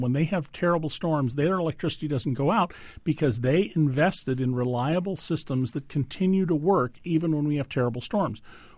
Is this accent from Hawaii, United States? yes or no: no; San Francisco, California, United States; And in the 1906 earthquake in San Francisco, my hometown, the fire department had to dynamite buildings to stop the spread of fires.